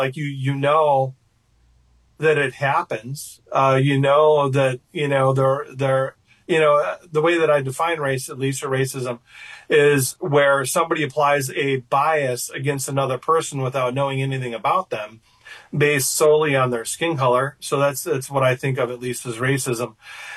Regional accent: Alabama, United States; that's what it was like where I was growing up in Alabama.

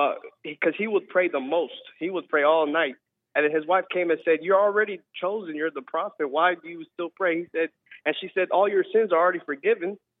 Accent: North Carolina, United States; born there; Yeah, that's when my parents came here. I was born here in North Carolina.

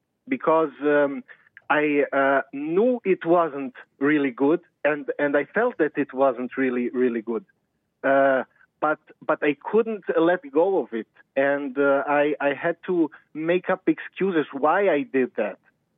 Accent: Serbia; English is a second language; I'm from Serbia.

